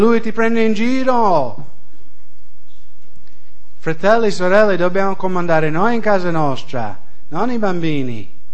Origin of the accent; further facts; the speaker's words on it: United States; now in Italy; Alcuni italiani dicono io sono americano troppo disciplinare, sono quello che sono